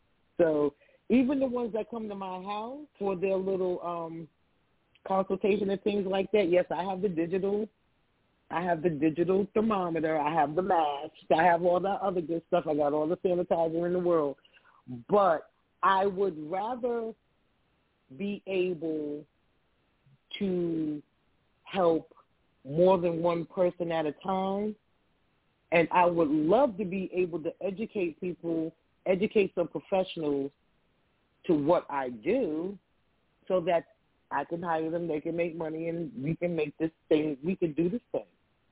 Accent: New York, United States; a New Yorker, baby.

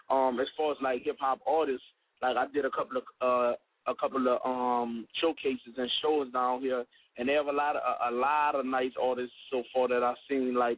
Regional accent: New Orleans, Louisiana, United States; Oh, I'm calling in from New Orleans, Louisiana.

